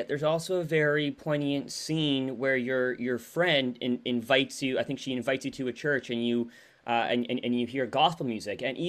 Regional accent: British Columbia, Canada; and I'm from the West Coast of Canada

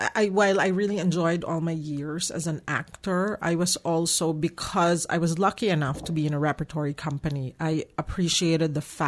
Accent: Philippines; moved away; I came from the Philippines coming here, yes.

